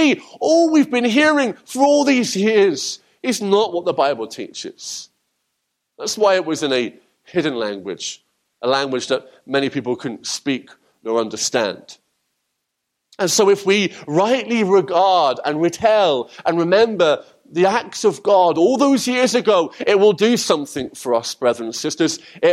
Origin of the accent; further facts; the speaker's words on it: England, United Kingdom; That is like me, as an English person, celebrating the 4th of July.